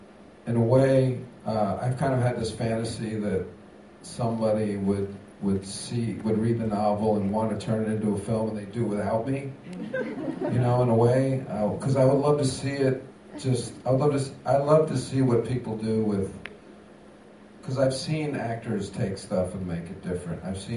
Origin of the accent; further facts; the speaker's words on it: New York, United States; I got the title because I was up in Massachusetts, and I'm from New York, as we know.